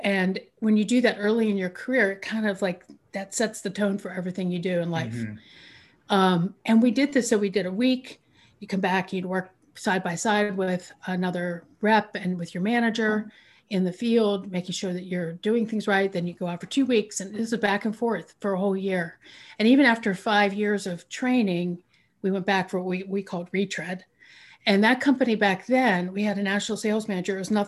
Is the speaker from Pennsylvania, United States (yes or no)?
yes; Pennsylvania, United States; So to start with, I grew up outside of Pittsburgh, and I was the first in my family to go to college